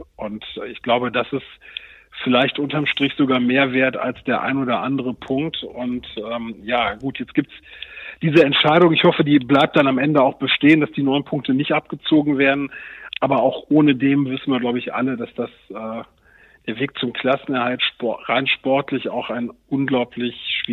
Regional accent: Uerdingen, North Rhine-Westphalia, Germany; also born or lived in Krefeld; Also ich bin ja zwar in Krefeld geboren, aber direkt nach der Geburt in Uerdingen aufgewachsen im Nordbezirk und war auf der Heinrichsschule in der Grundschule.

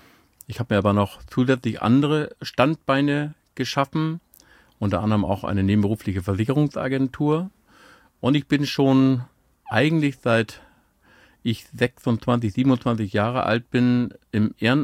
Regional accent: Emmelsbüll-Horsbüll, Schleswig-Holstein, Germany; Ich bin nordfriesisches Kind, geboren in Emmetsbüll, Horstbüll auf dem Bauernhof.

